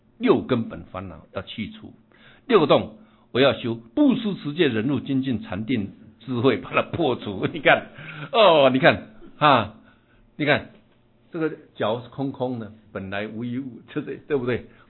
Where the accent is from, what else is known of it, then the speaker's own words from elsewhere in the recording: China; 你看我们中国人蛮聪明的啊！